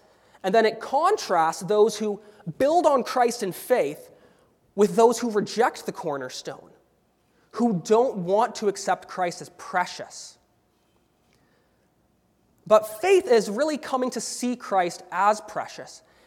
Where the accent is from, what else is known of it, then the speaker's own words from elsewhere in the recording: Vancouver, British Columbia, Canada; But from Vancouver, and when I say I'm from Vancouver, that's not just making a locational reference. Often what I'm somewhat trying to communicate is that West Coast culture that I come from.